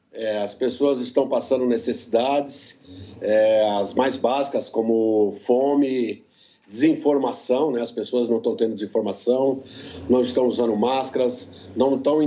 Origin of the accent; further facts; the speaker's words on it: Ladainha, Minas Gerais, Brazil; moved away; eu sou mineiro de Ladainha, do norte de Minas. Meu pai veio para cá no início dos anos 70